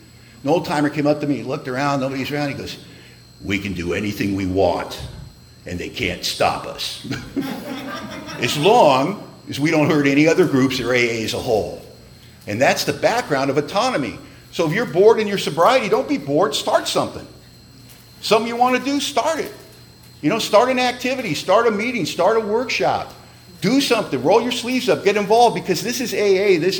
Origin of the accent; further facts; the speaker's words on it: Hollywood, California, United States; But, you know, we grew up in Hollywood, California, you know.